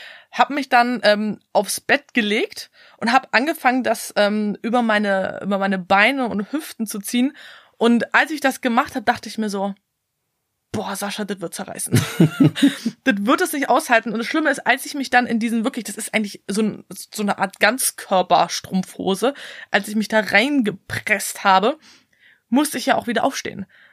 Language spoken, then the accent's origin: German; Bavaria, Germany; Ich komme ja aus Bayern und in Bayern sagt man auch Fasching